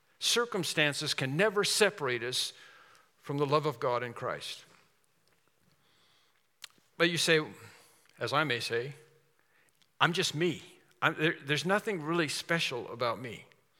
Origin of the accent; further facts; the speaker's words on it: Portland, United States; when I grew up here in Portland, I used to be asked the question all the time when somebody hear